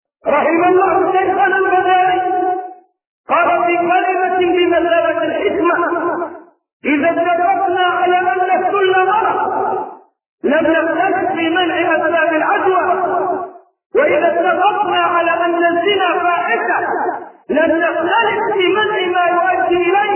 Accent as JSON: {"language": "Arabic", "country": "Egypt", "said": "ثم عدت الى بلدتي الحبيبه التي هي مصر"}